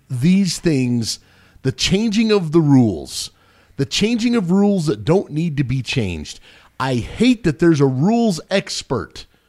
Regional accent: United States; I like it okay, and I'm an American.

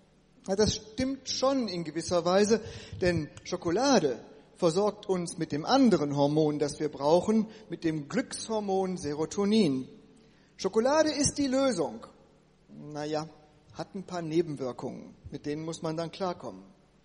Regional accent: North Rhine-Westphalia, Germany; dass ich als Westfale hier mit Menschen zusammen lebe und Erfahrungen mache, deren Lebenserfahrung hier in Pommern so ganz anders war als meine in Westfalen.

